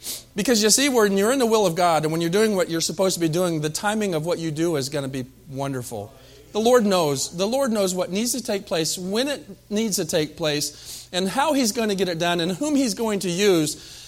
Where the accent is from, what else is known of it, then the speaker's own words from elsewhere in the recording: Tucson, Arizona, United States; born there; I was born in Tucson, Arizona at St. Joe Hospital on Wilmot.